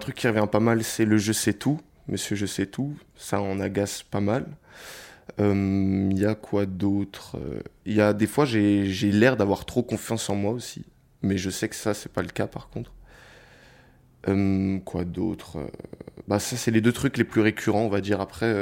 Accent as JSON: {"language": "French", "town": "Paris", "region": "Île-de-France", "country": "France", "tie": "born or raised there", "said": "je viens de Paris et voilà, je suis un Parisien. Depuis que je suis né, j'habite dans le même appartement à Paris."}